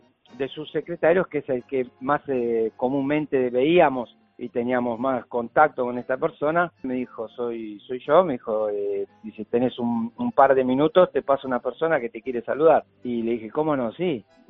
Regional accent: Argentina; moved away as an adult; now in Italy; como tantos argentinos, y bueno, decidí irme y probar suerte en otro lado, sabiendo, aparte, yo teniendo ya ciudadanía europea, italiana, porque mi madre es italiana, nacida acá, entonces dije, bueno, me iré para Italia

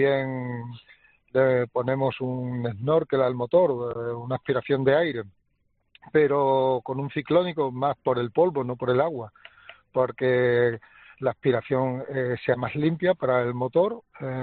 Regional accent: Badajoz, Extremadura, Spain; el resto pues somos de Badajoz, los otros tres coches que venimos de Badajoz

